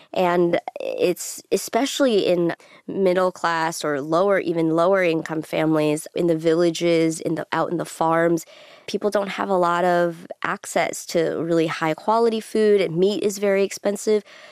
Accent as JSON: {"language": "English", "country": "China", "moved": "yes", "lives_now": "United States", "said": "to negotiate between my American identity and my Chinese identity."}